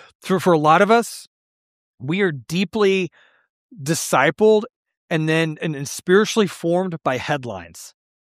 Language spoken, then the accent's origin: English; Texas, United States; Growing up in West Texas, if you see a tree, somebody wanted that tree there. Trees don't just happen in West Texas.